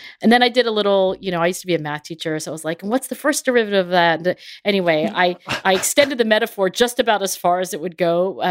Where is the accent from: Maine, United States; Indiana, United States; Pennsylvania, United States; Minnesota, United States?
Pennsylvania, United States; Philadelphia; It just happens to be in my hometown of Philadelphia.